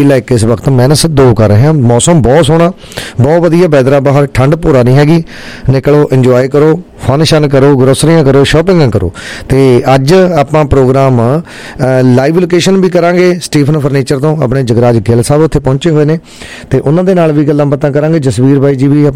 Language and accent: Punjabi; Punjab, India; ਇੱਕ ਸ਼ਹਿਰ ਦੇ ਹਾਂ ਤੇ ਫਤਿਹਗੜ੍ਹ ਸਾਹਿਬ ਸਾਡਾ ਜ਼ਿਲ੍ਹਾ ਜੀ